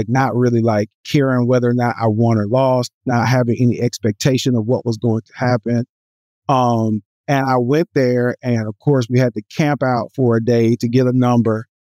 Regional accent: Alabama, United States; I really wanted to go and get the experience, because I was from Alabama.

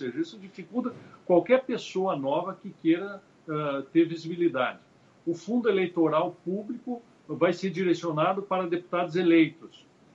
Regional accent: Lagoa Vermelha, Rio Grande do Sul, Brazil; foi aniversário da minha cidade natal, lá Lagoa Vermelha

